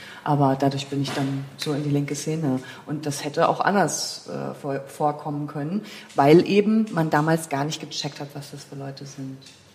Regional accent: Usedom, Mecklenburg-Vorpommern, Germany; also born or lived in Wolgast; Auf der Insel Usedom. Also ich bin nicht auf der Insel Usedom geboren, aber da bin ich groß geworden. Ich bin in Bolgas

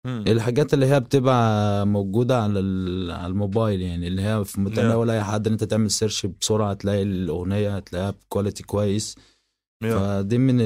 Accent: Upper Egypt, Egypt; انا صعيدي متربي في في في الزرع

